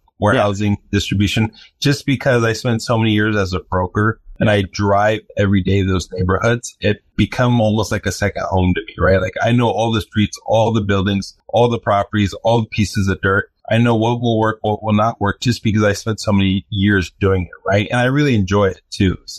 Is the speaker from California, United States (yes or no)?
yes; Los Angeles, California, United States; You know, I'm from East LA, right?